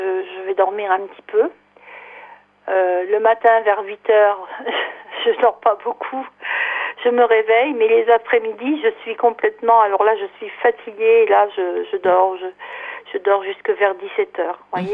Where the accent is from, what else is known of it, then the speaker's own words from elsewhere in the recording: Angoulême, Nouvelle-Aquitaine, France; born there; now in Gond-Pontouvre, France; Je suis à Gonpontouvre, mais je suis née à Angoulême.